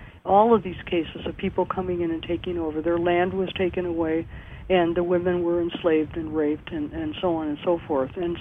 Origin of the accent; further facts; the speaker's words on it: California, United States; I certainly have a few thoughts about that, speaking to you as a Californian.